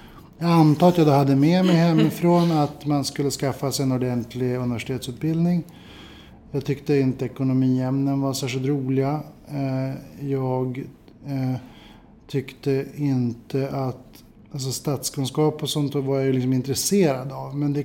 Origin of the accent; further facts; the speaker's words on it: Örnsköldsvik, Västernorrland County, Sweden; moved away as an adult; Jag är född för ganska exakt 40 år sedan, hösten 1972 i Örnsköldsvik. Och där växte jag upp och gick på gymnasiet. Och det var först när jag var klar med gymnasiet som jag styrde kosan söderut och började läsa juridik i Uppsala.